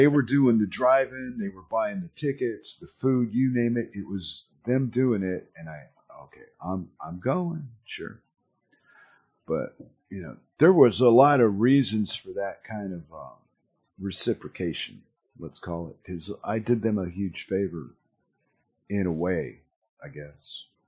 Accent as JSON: {"language": "English", "region": "California", "country": "United States", "said": "Oh man, no, you're exotic because I'm from California."}